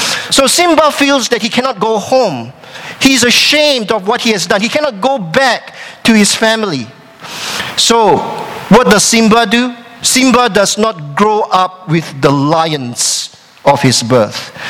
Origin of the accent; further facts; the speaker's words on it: Malaysia; moved away as an adult; also born or lived in Australia; now in Canada; So I grew up in Malaysia. I went to Australia for my university studies, and then I came to Canada to go to theological college. And so as I reach this portion of life called middle age